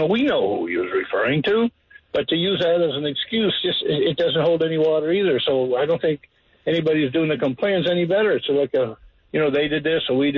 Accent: Ontario, Canada; born there; Yeah, I was born just outside Toronto.

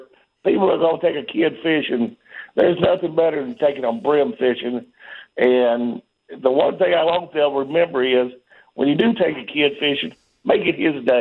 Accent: Atlanta, Georgia, United States; now in Tallahassee, United States; I pretty much grew up in Atlanta.

